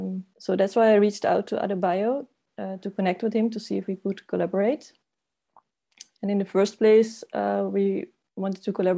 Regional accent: Netherlands; English is a second language; I'm from the Netherlands.

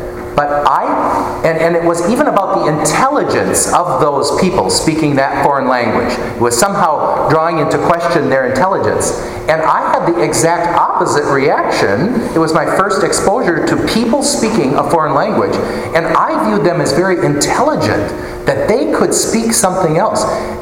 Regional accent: Peshtigo, Wisconsin, United States; growing up in Peshtigo, Wisconsin, let me tell you, everybody speaks English.

